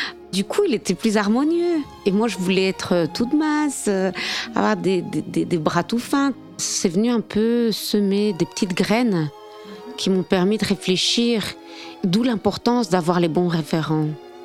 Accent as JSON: {"language": "French", "country": "Belgium", "tie": "born or raised there", "said": "J'ai des origines colombiennes. J'ai grandi en Belgique"}